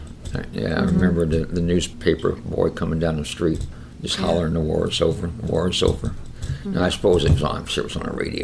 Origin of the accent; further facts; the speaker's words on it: Indianapolis, Indiana, United States; I'm from Indianapolis, lived here all my life, and I think my age is 81.